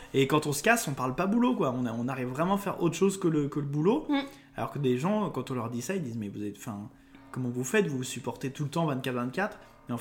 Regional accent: Lyon, Auvergne-Rhône-Alpes, France; parce que moi, je suis de Lyon au départ. je suis un Lyonnais.

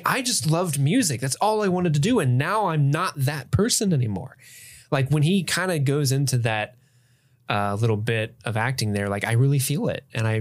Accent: West Midlands, United Kingdom; I'm from Worcestershire.

